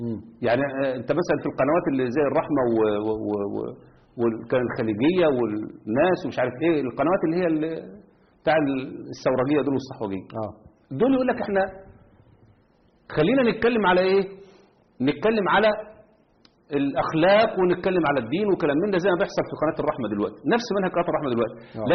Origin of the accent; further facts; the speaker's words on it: Egypt; انا راجل مصري وعايش في مصر